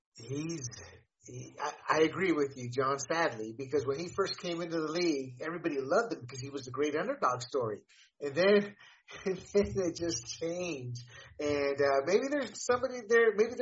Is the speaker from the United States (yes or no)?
yes; North Carolina, United States; Only because I'm from North Carolina.